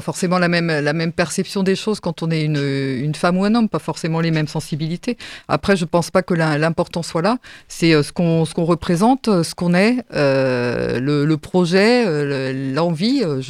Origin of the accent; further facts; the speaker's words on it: Pays de la Loire, France; moi, je suis issue des territoires aussi, du Sud-Sarthe.